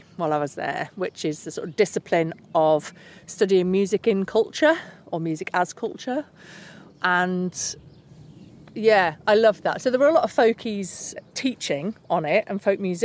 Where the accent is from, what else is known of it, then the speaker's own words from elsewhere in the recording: Keighley, Yorkshire and the Humber, United Kingdom; I'm from Keighley, West Yorkshire, where nobody... Well, people either went to university if they'd been brought up by doctors, but most people, there was just no aspiration. And I was brought up by a single parent in the Thatcher years with no money, total poverty upbringing, really.